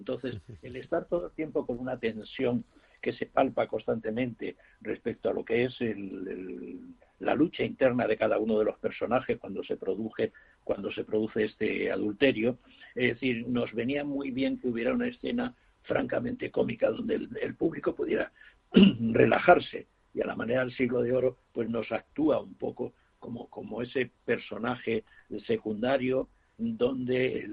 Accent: Las Palmas de Gran Canaria, Canary Islands, Spain; also born or lived in Extremadura; no soy exactamente canario, es decir, soy extremeño de nacimiento, pero desde los 4 años hasta los 18 viví en Las Palmas de Gran Canaria, y mis juegos fueron al lado de la casa de Galdós, justamente porque vivía en el barrio de Vegueta.

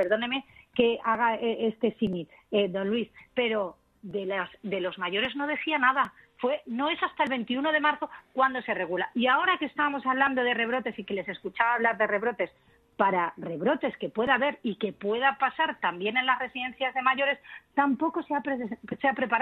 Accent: Castilla-La Mancha, Spain; yo soy de Castilla-La Mancha y aquí en Castilla-La Mancha ha sido un drama

